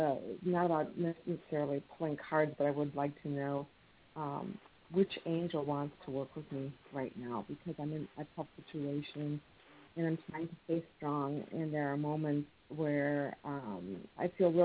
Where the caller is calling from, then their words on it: Illinois, United States; I'm calling from Illinois.